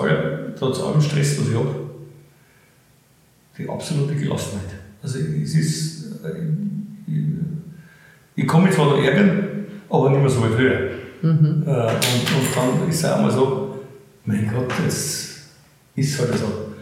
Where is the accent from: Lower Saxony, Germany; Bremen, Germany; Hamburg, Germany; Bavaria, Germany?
Bavaria, Germany; Naja gut, ich bin Oberpfälzer.